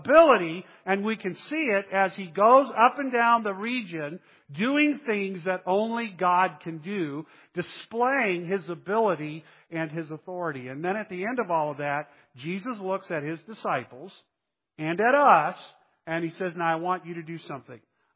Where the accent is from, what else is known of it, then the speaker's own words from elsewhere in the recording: Texas, United States; I grew up in Texas, and I have been to a number of different churches over the years